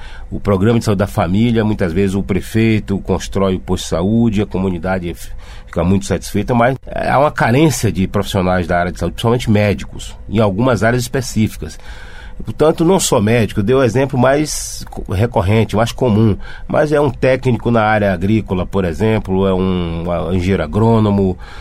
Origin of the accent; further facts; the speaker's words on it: Bahia, Brazil; no interior do país, no interior da Bahia, de onde eu sou